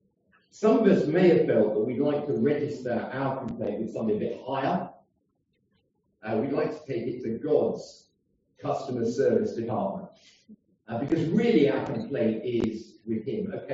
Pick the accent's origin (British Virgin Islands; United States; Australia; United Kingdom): United Kingdom; because we're British